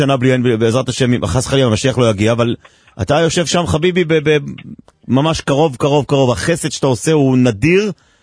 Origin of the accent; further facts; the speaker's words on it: Jerusalem, Jerusalem District, Israel; אני גדלתי איתו עונם בבית וגן